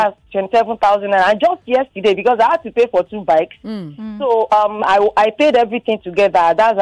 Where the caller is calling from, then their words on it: Isolo, Lagos, Nigeria; I'm calling you from Isolo.